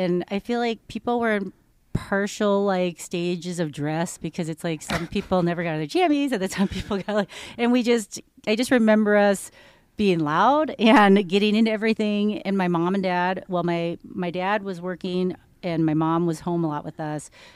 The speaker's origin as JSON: {"language": "English", "town": "Arden Hills", "region": "Minnesota", "country": "United States", "tie": "born or raised there", "also_born_or_lived": "South Korea"}